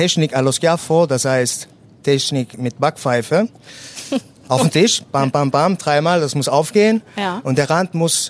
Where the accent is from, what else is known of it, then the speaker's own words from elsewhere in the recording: Germany; Also ich bin aus Deutschland, wurde ich eingeladen, um hier mitzumachen.